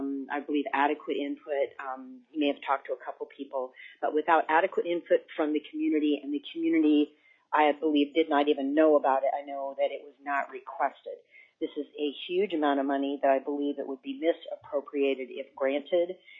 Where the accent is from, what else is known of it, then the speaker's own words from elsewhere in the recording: Two Rivers, Alaska, United States; I am also from the Two Rivers area